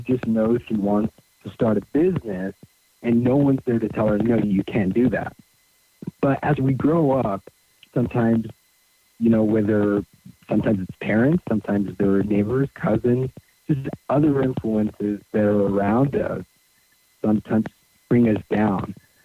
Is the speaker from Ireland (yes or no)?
no; Mexico; English is a second language; also born or lived in Tarzana, United States; I was 1 year old when I moved out to Mexico. I was born actually in Tarzana, so outside of L.A.